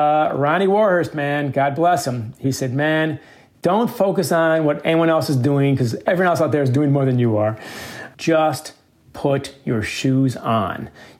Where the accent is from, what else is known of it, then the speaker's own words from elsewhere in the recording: Ann Arbor, Michigan, United States; And one of my runs through Ann Arbor, my hometown, it occurred to me, this is what I do. I'm going to start at my parents' house.